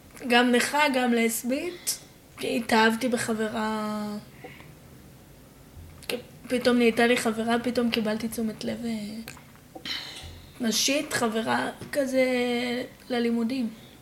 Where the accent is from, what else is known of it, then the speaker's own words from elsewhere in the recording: Rishon LeZion, Central District, Israel; אבל אי אפשר לדעת, אני מראשון, משפחה בעייתית.